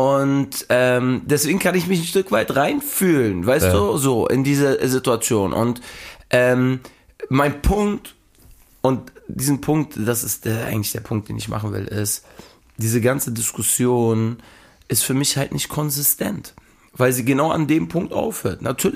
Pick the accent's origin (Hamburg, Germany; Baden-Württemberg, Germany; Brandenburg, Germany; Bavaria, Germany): Hamburg, Germany; ich bin in der Schanze groß geworden und ich war eigentlich der einzige deutsche Junge, ja, oder nicht türkische Junge.